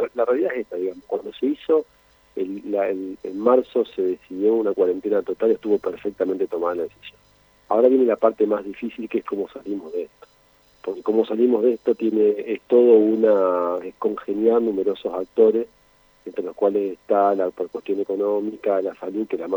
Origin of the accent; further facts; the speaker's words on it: Santa Fe, Argentina; now in Rosario, Argentina; soy oriundo de Santa Fe, aunque hace casi 30 años vivo en Rosario